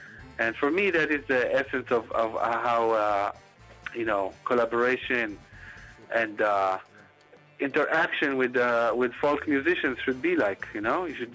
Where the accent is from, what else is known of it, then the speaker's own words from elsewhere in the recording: Tel Aviv, Tel Aviv District, Israel; Growing up on the Mediterranean, most of us in Tel Aviv, and sucking in, you know, Arabic music on the radio, and Persian music, Moroccan music, Yemenite music